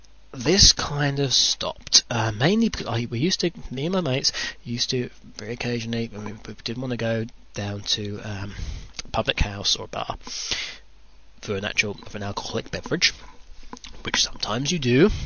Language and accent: English; United Kingdom; you might be able to tell from my very posh, very regal voice, I am British. I come from the UK.